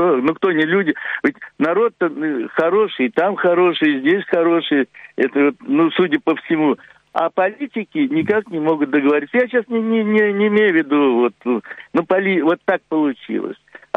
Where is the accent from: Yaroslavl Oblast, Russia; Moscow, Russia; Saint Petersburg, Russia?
Saint Petersburg, Russia; когда я говорил, что я из Петербурга приехал, это было поразительно.